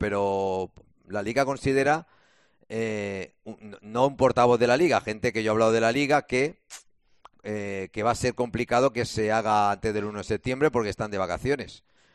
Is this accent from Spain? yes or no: yes; Spain; No, no, es que yo soy español.